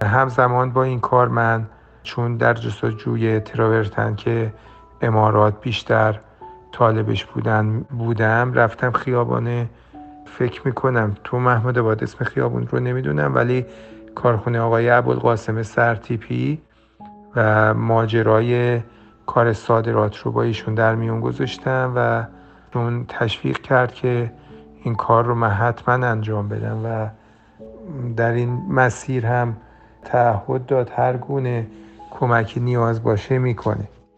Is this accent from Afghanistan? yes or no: no; Iran; گفت از کجا اومدی؟ من با افتخار کردم از ایران اومدم